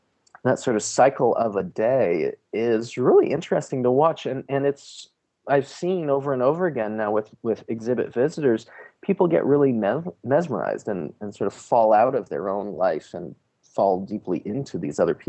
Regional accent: United States; being an American and having this interest in poverty and in international development

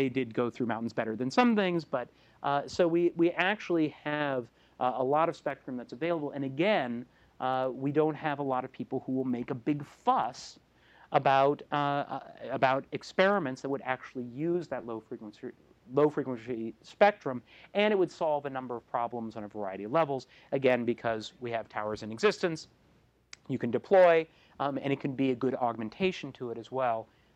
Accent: Vermont, United States; I grew up in Vermont, went to Hanover High School in Hanover, New Hampshire

